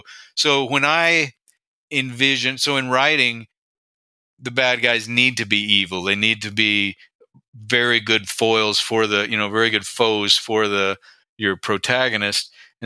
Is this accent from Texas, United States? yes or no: yes; Texas, United States; I grew up in Texas.